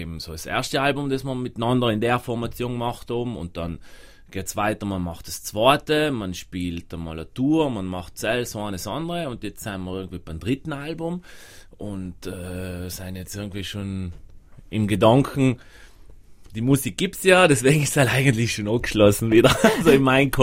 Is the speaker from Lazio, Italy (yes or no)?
no; Trentino-Alto Adige, Italy; Deswegen ein paar Zuckerstangen auf dem Christbaum jetzt schon. Als Südtiroler.